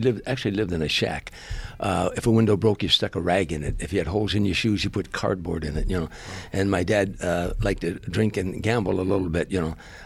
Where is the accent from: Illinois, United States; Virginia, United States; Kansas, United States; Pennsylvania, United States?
Illinois, United States; Harvey; I'm a Southside boy, a suburb on the south side of Chicago called Harvey, Illinois. Harvey's steel mills and factories.